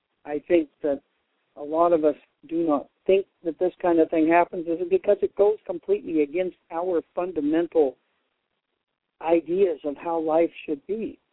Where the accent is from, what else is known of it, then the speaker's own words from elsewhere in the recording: United States; They hate us because we're American. They hate us because we're free.